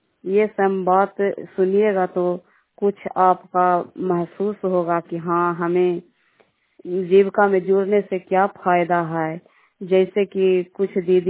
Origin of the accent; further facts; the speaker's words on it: Madhopur, Bihar, India; और ग्राम माधोपुर पोस्ट माधोपुर थाना चंडी जिला नालंदा की निवासी हूँ